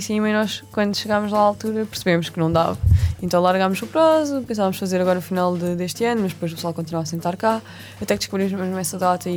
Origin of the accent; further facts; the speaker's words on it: Algarve, Portugal; Mas eu sou do Algarve e tipo, vou sempre trabalhar.